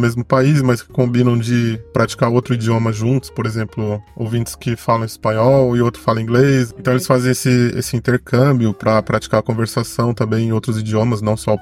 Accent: Brazil; Nós que falamos português fluentemente, nós que somos brasileiros, a gente pode não ter muito bem uma noção

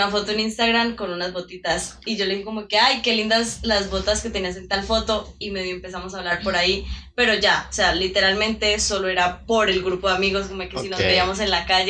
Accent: Mercaderes, Cauca, Colombia; soy de Mercaderes Cauca, nos conocimos en este pueblo

